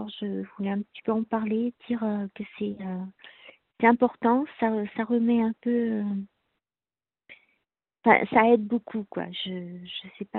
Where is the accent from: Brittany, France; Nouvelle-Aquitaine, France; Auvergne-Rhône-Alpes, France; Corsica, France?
Brittany, France; moved away as an adult; now in Paris, France; je suis bretonne à l'origine, donc... Voilà, je suis partie, je suis venue travailler sur Paris.